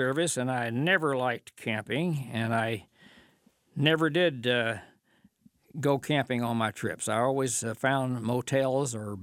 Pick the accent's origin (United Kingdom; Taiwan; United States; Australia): United States; Paducah, Kentucky; I told her I wanted to ride to my hometown, which was Paducah, Kentucky.